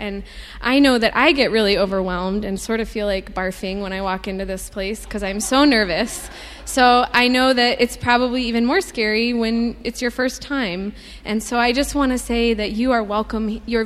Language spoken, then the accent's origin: English; California, United States; I grew up in California with my friends.